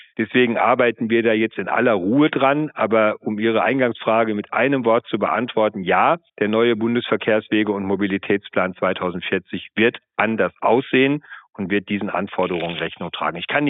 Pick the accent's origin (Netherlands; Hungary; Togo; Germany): Germany; Rhineland-Palatinate; ich komme aus Rheinland-Pfalz, da machen das viele